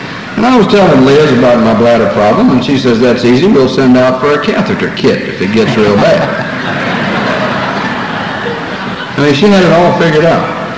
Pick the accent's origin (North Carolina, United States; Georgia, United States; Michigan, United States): North Carolina, United States; Irwin; North Carolina. And most of the people in North Carolina don't know where Irwin is, and Irwin was my hometown.